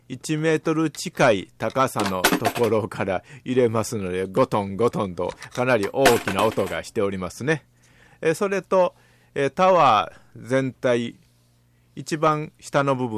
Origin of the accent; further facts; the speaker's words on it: Osaka, Japan; 例えば地元の大阪城、通天閣などのミニチュアを買ってきますと